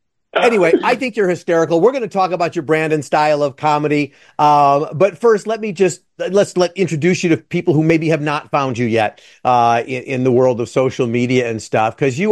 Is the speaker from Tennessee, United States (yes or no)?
no; Chicago, Illinois, United States; I grew up in Chicago. I grew up in the burbs, but I'm a Chicagoan my whole life. So I'm your Midwestern charming boy.